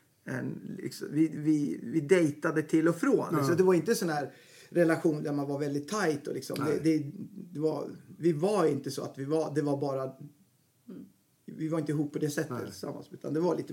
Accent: Gävle, Gävleborg County, Sweden; Jag är bondpojke från Gävle.

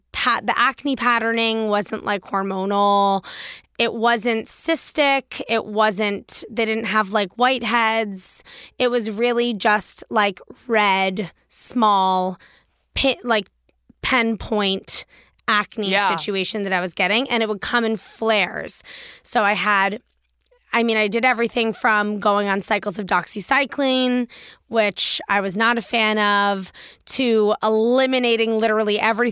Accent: Washington, District of Columbia, United States; I grew up in Washington, D.C. Like, in the swamp.

